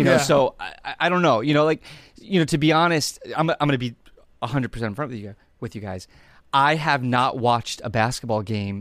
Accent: New Jersey, United States; I grew up in New Jersey.

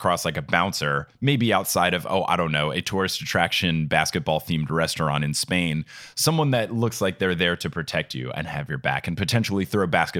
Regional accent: New Jersey, United States; Lance Thomas is from my home state of New Jersey.

